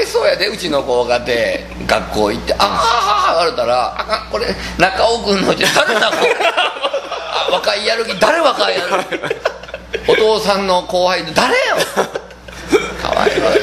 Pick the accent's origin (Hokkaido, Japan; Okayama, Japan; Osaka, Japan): Osaka, Japan; Hirakata; 僕は枚方市出身なんですけど